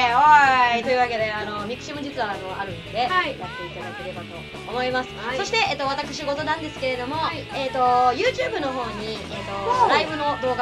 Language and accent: Japanese; Hirosaki, Aomori, Japan; 出た、私の出身地。弘前城を聞くと